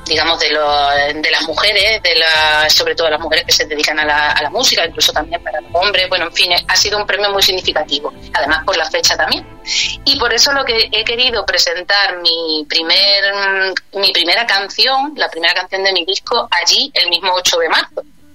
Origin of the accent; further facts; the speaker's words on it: Cáceres, Extremadura, Spain; also born or lived in Madrid; yo originariamente soy de Cáceres, del norte de Cáceres, ¿vale? Uh-huh. Pero bueno, he vivido también en Cáceres, en Malpartida de Cáceres y en Madrid, dos años y medio de vida, porque allí fue donde nací, pero que soy extremeña.